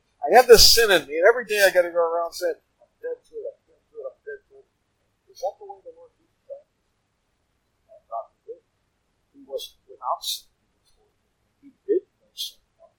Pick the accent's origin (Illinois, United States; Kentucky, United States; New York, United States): New York, United States; So, you know, I come from New York